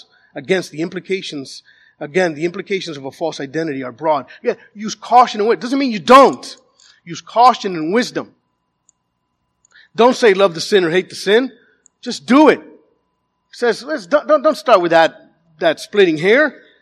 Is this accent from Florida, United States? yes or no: yes; Miami, Florida, United States; growing up in Pequeña Havana, in Little Havana, come on. I couldn't come out to my parents and say something.